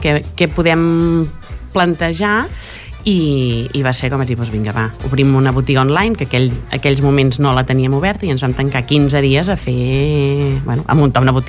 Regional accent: Fonteta, Catalonia, Spain; jo soc de Fonteta, de tota la vida, malgrat bueno, he estat per feina viatjant moltíssim, però bueno, la terra tira molt. I a casa som de pagès

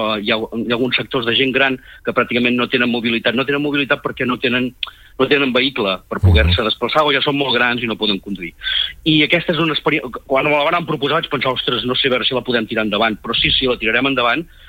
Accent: Tor, Catalonia, Spain; jo sóc de Tor

